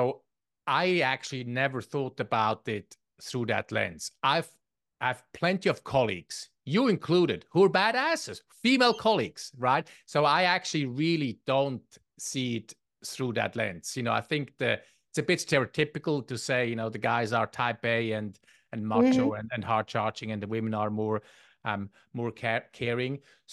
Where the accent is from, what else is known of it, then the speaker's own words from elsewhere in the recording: Switzerland; English is a second language; I am from Switzerland and I have an accent indeed.